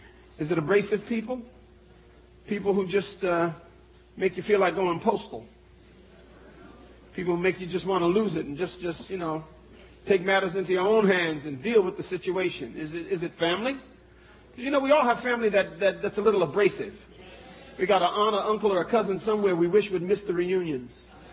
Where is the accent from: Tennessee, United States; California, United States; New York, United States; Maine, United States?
New York, United States; I got pushed a couple times too, but you know, I'm from New York, so.